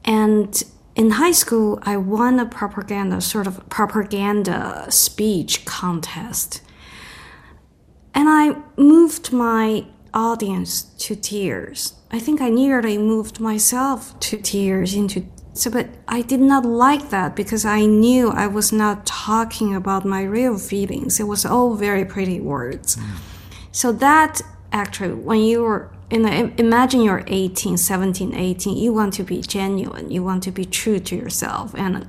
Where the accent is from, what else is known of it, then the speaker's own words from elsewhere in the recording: China; English is a second language; As you said, I grew up in China in the 1970s. I was born in 1970s, you know, grew up 80s, and it was a different era.